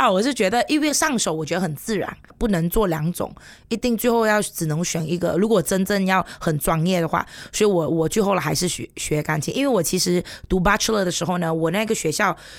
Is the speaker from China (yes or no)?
no; Kuching, Sarawak, Malaysia; 我是师无出身的，不过我是在古晋长大的。